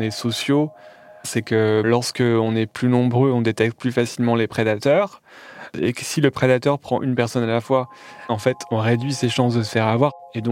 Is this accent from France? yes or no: yes; Calais, Hauts-de-France, France; born there; à Calais, là où je suis né